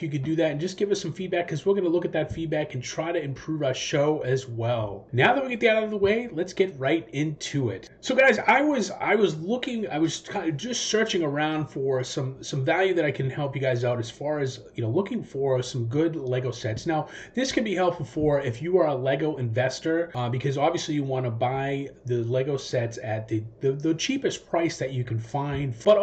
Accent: United States; But I am from the United States, if you guys don't know.

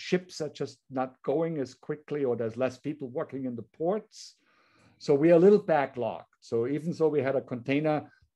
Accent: Leogang, Salzburg, Austria; My home village is right on the other side of this hill. So this is Saalbach Hinterklemm, and I'm from Leogang.

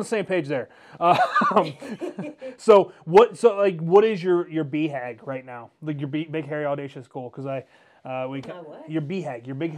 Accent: Mansfield, Ohio, United States; also born or lived in Sandusky; because I'm from Mansfield originally, and then when we moved to Sandusky, I'm like, holy crap.

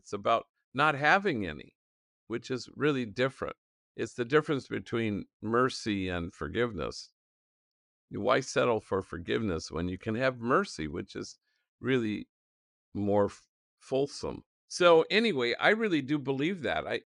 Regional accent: Los Angeles, California, United States; I mean, I'm 70 years old. I was born and raised in Los Angeles.

